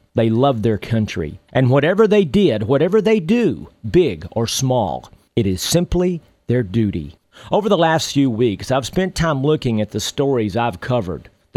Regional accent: Texas, United States; When I was a young boy growing up in Texas, my best friend in the world was Kerry Wages.

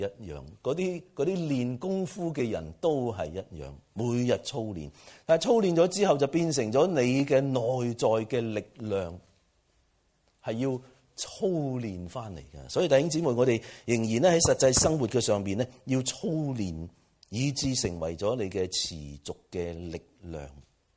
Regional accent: China; 即係等於我哋中國人咧

